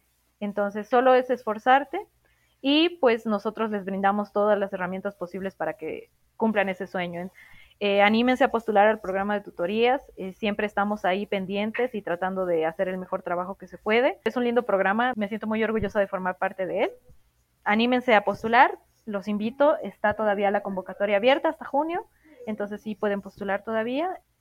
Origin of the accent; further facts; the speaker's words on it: Bolivia; Somos bolivianas y bolivianos que vivimos en más de 20 países.